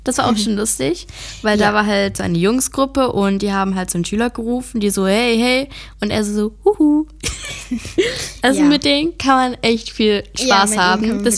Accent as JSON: {"language": "German", "country": "Germany", "said": "Ja, ich bin eine deutsche Kartoffel."}